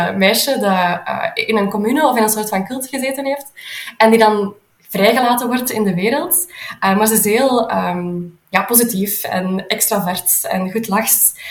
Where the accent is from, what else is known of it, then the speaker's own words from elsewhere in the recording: Liedekerke, Flanders, Belgium; now in Aalst, Belgium; Ik ben afkomstig van Liedekerke, zoals jij. Maar ik woon in Aalst. Ik zeg dat ondertussen al met iets minder schaamte dan vroeger. Want ik woon hier wel graag.